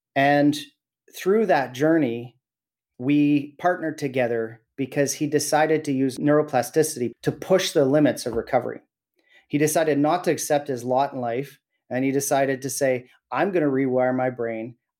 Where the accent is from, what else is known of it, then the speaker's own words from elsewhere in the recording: Williams Lake, British Columbia, Canada; I was born and raised in Williams Lake.